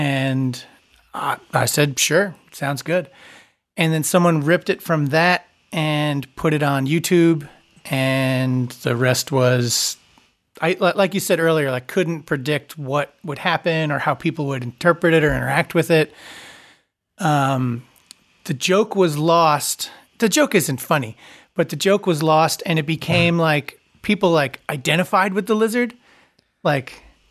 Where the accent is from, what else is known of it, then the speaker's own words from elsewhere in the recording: Long Island, New York, United States; And I grew up on Long Island.